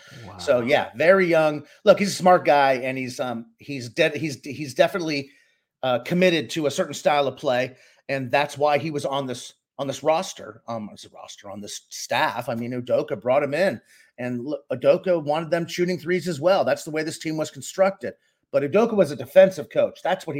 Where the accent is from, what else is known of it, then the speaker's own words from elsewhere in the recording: Boston, Massachusetts, United States; all my growing up, I grew up in Boston.